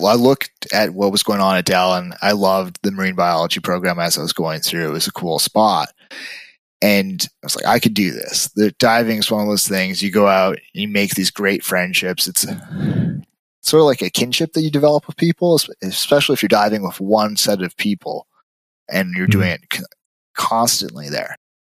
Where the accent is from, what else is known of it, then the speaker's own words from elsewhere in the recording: Montreal, Quebec, Canada; I'm from Montreal originally. Yeah, nowhere near the ocean.